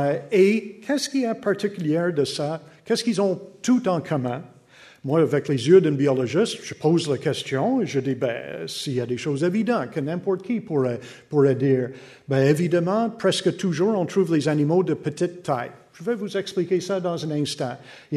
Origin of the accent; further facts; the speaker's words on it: United Kingdom; French is a second language; Normalement, les gens n'ont pas trop de difficultés avec mon accent, mais parfois je choisis le mauvais mot et surtout le mauvais sexe. On dit toujours que les Anglais connaissent pas le sexe.